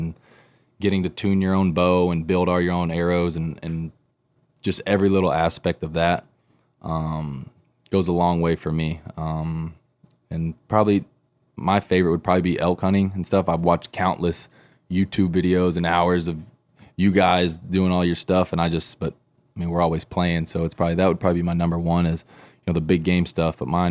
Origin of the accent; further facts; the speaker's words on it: Texas, United States; I'm from Texas. And as far as, I could remember, I've been whitetail hunting many, many years with my family just growing up.